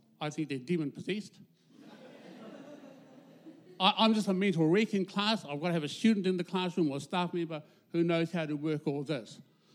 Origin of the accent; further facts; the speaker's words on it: Whakatāne, Bay of Plenty, New Zealand; now in Auckland, New Zealand; I became bicultural in my schooling years in Whakatāne. And then I moved from Whakatāne to Auckland, and then I became multicultural with the array of people that no doubt populate Auckland.